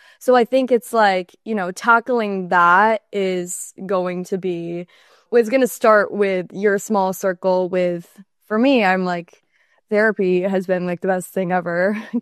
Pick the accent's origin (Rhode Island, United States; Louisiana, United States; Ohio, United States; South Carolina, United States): Rhode Island, United States; moved away as an adult; now in Los Angeles, United States; I moved at like 18, a week out of high school, straight to LA, knew nobody. I'm from Rhode Island. So I moved cross country